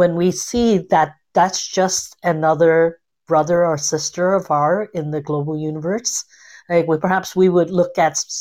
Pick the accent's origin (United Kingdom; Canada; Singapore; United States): Canada; and she's from California, I'm from Canada, okay?